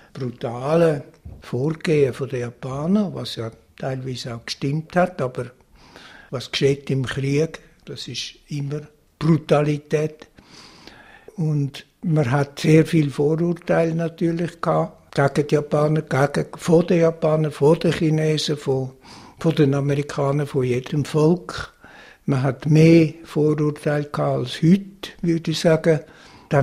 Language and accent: German; Switzerland; als Schweizer